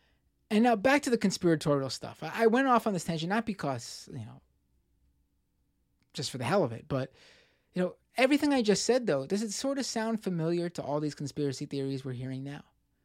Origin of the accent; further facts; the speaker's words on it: Queens, New York, United States; as a 15-year-old in my hometown of Queens, New York